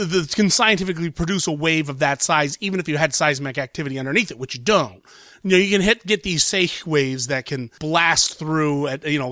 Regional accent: Ohio, United States; Ironically, it takes place in Ohio, and I'm from Ohio

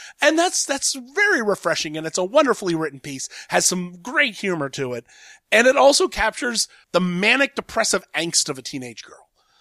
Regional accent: Columbus, Ohio, United States; You know, I grew up in Columbus, Ohio

